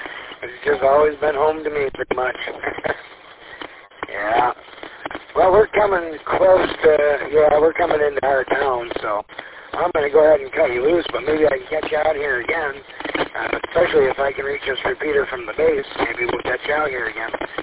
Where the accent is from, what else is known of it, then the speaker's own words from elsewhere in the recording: Lansing, Michigan, United States; I'm born and bred here in central Michigan, so Lansing, greater Lansing area, right around the capital.